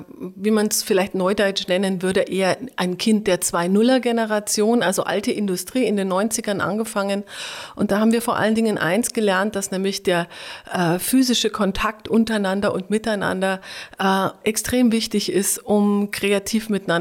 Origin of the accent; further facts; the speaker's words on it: Bavaria, Germany; accent: Bavarian; now in Berlin, Germany; Ich komme aus Oberbayern, wobei ich seit mindestens 25 Jahren versuche, mir in der inzwischen Hauptstadt das Bayerisch abzugewöhnen.